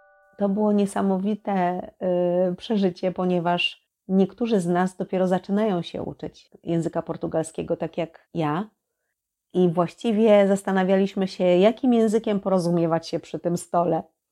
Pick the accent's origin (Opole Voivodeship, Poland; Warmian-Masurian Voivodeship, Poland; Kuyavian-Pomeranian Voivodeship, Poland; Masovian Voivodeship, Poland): Kuyavian-Pomeranian Voivodeship, Poland; Toruń; pochodzę z Torunia, więc nie wyobrażam sobie, żeby jakakolwiek torunianka nie potrafiła piec pierniczków.